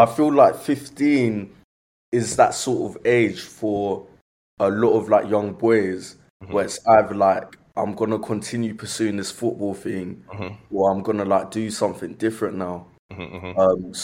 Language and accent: English; Brixton, London, United Kingdom; I wouldn't say growing up in Brixton was a nightmare.